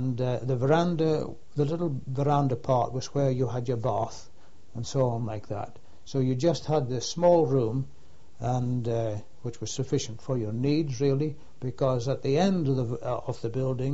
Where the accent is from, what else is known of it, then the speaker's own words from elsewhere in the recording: Scotland, United Kingdom; to me, being a Scot, of course, again, in my school days, we had learned a little bit about